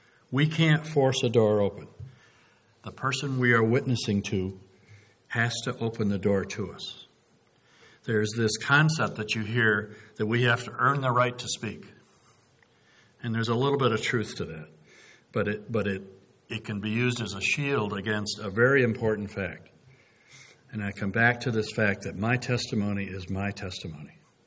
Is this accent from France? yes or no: no; Northeast, United States; As an American, an independent Northeast U.S. Yankee, I understand guilt.